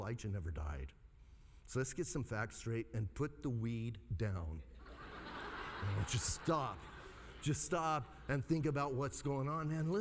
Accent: Bisbee, Arizona, United States; I know like five people because I'm from Bisbee.

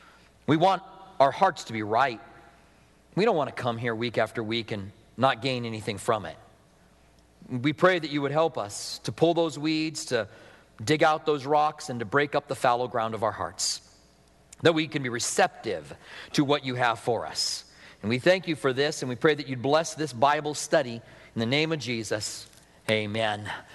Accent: Clinton, Iowa, United States; I was born in Clinton, Iowa. The house that we lived in was 100 yards from the Mississippi River.

